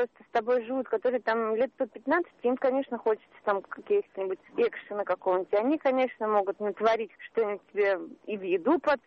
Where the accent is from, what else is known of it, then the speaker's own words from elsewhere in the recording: Moscow, Russia; Потому что я, ну, может, москвичка, поэтому мне не интересно все это.